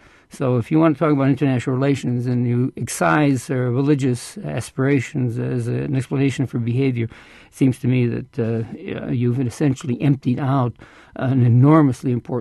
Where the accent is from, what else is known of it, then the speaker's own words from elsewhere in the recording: Chicago, Illinois, United States; Well, in Chicago.